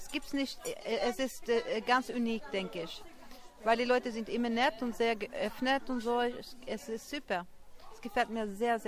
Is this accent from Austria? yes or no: no; United States; also born or lived in Sweden; now in Berlin, Germany; Ja, ich bin geboren in Schwerden und ich bin aufgewachsen in den USA